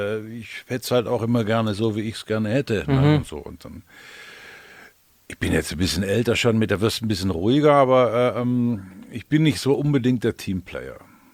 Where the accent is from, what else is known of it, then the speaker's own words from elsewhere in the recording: Stuttgart, Baden-Württemberg, Germany; accent: Swabian; Schwäbisch, ich komme aus Stuttgart.